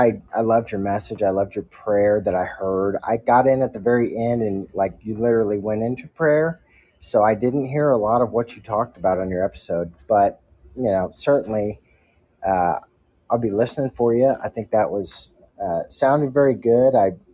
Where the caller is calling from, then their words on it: Missouri, United States; Central United States, Missouri.